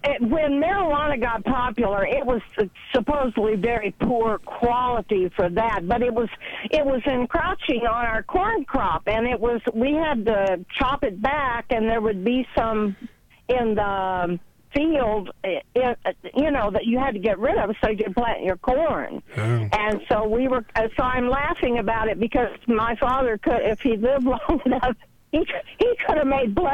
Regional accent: Lexington, Missouri, United States; I was from Lexington, Missouri growing up, and we had one of the first battles of the Civil War in the border state there

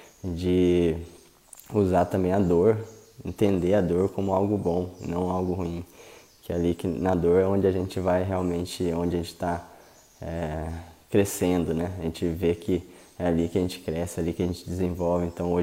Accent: Santa Rita do Sapucaí, Minas Gerais, Brazil; de Santa Rita do Sapucaí, sou de Minas, sou desenvolvedor de software.

